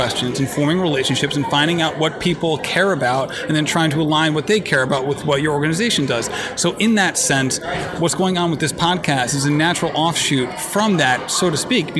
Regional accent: Rhode Island, United States; So I'm from Rhode Island.

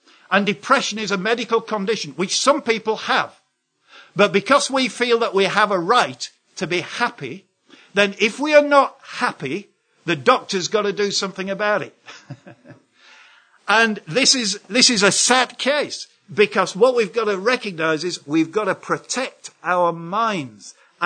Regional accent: Yorkshire and the Humber, United Kingdom; I can speak like this because I'm a Yorkshireman

